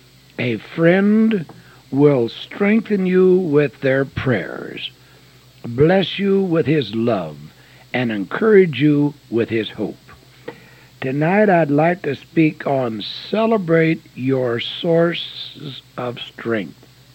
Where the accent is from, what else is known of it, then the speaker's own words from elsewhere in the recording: The Dalles, Oregon, United States; I got a phone call from the Dalles. You know, that's my hometown.